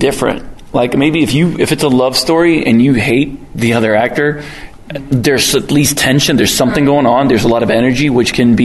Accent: Stockholm, Stockholm County, Sweden; English is a second language; now in United States; I grew up in South Stockholm, and it's a working-class team from South Stockholm

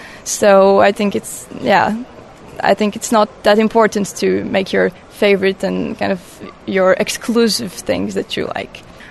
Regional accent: Latvia; and I'm from Latvia. I'm 19 years old, and basically I'm starting my last year of high school right now.

